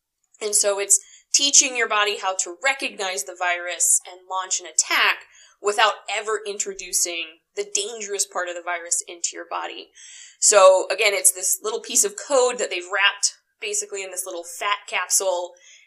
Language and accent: English; Lebanon, Indiana, United States; I'm originally from Lebanon, Indiana, down near Indianapolis.